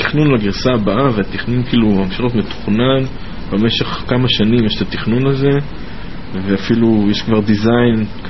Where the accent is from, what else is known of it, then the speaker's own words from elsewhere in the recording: Herzliya, Tel Aviv District, Israel; אני חושב שאני הרצליאני, אפילו שאני מאמין שאני תל אביבי בנשמה.